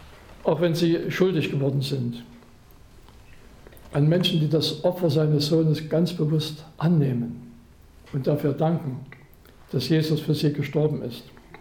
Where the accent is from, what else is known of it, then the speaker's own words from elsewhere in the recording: Chemnitz, Saxony, Germany; In Sachsen gab es einen Jugendwart am Rande meiner Heimatstadt Chemnitz.